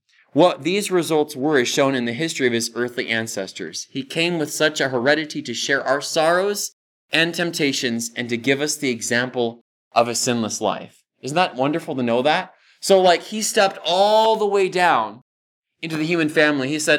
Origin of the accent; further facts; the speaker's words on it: Modesto, California, United States; born there; And I will fill this out with, I was born in Modesto, California.